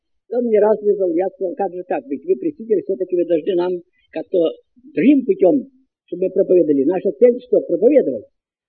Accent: Voznesensk, Mykolaiv Oblast, Ukraine; я сам родом с Вознесенской, город Вознесенск, Николаевской области.

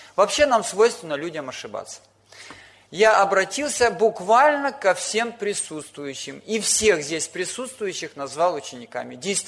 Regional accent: Kazakhstan; можно сказать, я с Урала, если по объединениям судить, вообще с Казахстана.

